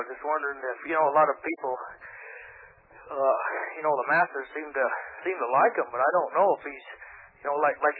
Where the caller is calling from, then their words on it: Montana, United States; Yeah, I'm calling from Montana here.